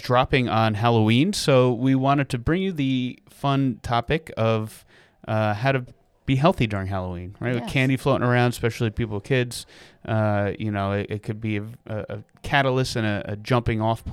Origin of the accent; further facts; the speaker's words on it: Vernon, British Columbia, Canada; from growing up in Vernon, I was like, if you tried to walk up my road in Vernon, you'll never make it to the top because we live on the side of a mountain and it's like extremely steep.